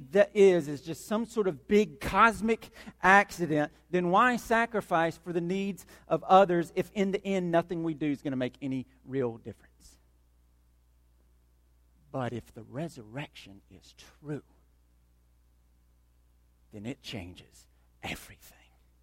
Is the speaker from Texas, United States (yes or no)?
no; Georgia, United States; And if you're from Arkansas, I'm sorry, all right? I'm from Georgia, so I can't talk a whole lot. Down in Georgia right now, they're needing some water.